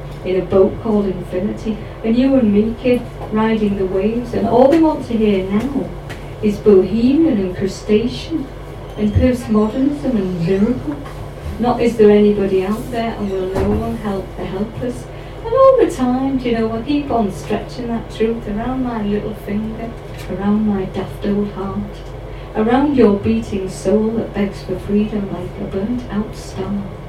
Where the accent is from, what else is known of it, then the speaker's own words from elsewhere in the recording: York, Yorkshire and the Humber, United Kingdom; because my dad ended up, we're from York, and he would desperately like to have ended up in New York.